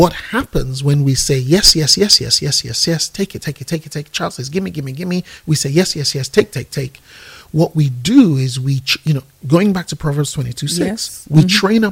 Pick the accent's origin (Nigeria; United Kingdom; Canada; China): Nigeria; born there; I was born in Nigeria. Okay. Let me I'm sure we've got comparable stories, I'm a 60s baby in Nigeria